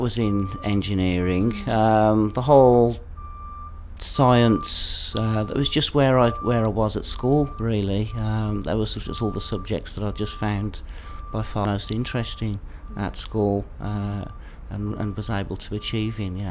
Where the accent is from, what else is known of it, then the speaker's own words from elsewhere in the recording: Birmingham, West Midlands, United Kingdom; now in London, United Kingdom; I was brought up in Birmingham, did engineering